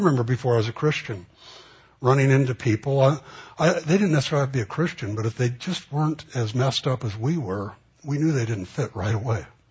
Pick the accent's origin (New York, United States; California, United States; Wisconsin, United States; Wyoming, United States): California, United States; Los Angeles; And I know growing up in the Los Angeles, East LA area, you can tell pretty much when you crossed a line into a bad neighborhood.